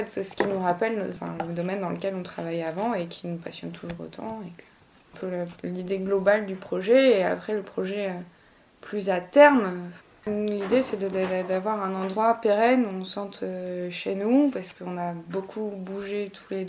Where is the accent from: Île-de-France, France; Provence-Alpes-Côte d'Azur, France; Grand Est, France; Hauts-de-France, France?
Île-de-France, France; Paris; Je suis originaire de Paris à la base, enfin, j'ai grandi à Paris. Et après je suis partie pour faire mes études, donc j'ai pas mal bougé. Je suis allée à Dijon, à Arles, avec des stages en Afrique aussi.